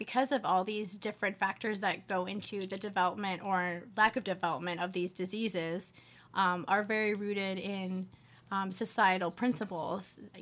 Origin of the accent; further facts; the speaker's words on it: United States; I thought of it as kind of an American issue because I grew up in America, and so that's kind of all I knew.